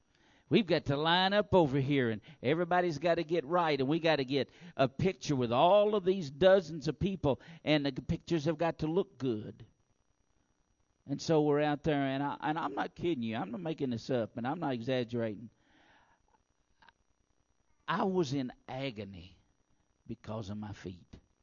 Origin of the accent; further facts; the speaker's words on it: Kentucky, United States; And I thought, I'm from Kentucky, and there is no way that I'm getting off this plane being from Kentucky and being barefoot.